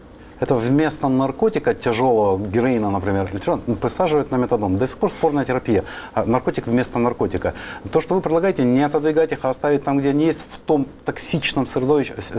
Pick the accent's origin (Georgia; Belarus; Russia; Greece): Georgia; Sukhumi, Abkhazia; Я прошу помнить, что я грузин по рождению, и этот язык никогда не был для меня с рождения впитан с молоком матери, скажем так. Я многокультурный человек, поскольку это Сухуми и Абхазия, там очень много, а общим языком как раз был русский.